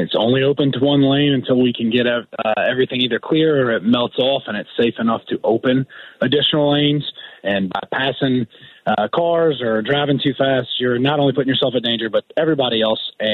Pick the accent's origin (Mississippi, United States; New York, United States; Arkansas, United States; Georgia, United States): Mississippi, United States; now in Louisiana, United States; Originally Mississippi, but I've been here for about 13 years now.